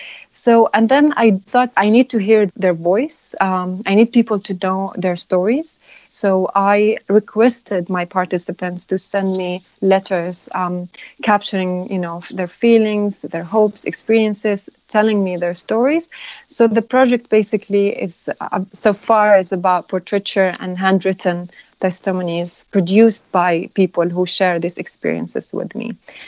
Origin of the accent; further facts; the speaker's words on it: Yemen; I was born and raised in Yemen, and I only hold a Yemeni passport.